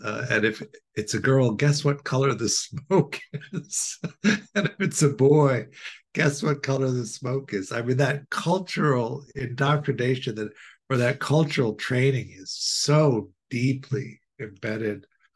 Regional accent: Chicago, Illinois, United States; I grew up in Chicago, and Chicago was a two-paper town.

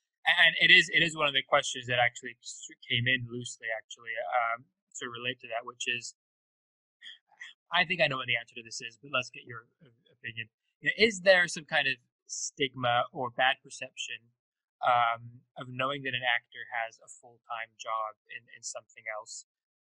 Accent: United Kingdom; I'm British. I can say that too.

